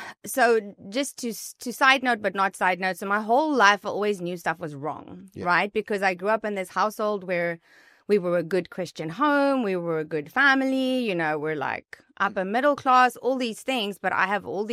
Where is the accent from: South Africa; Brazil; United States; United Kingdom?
South Africa; the church that I grew up in South Africa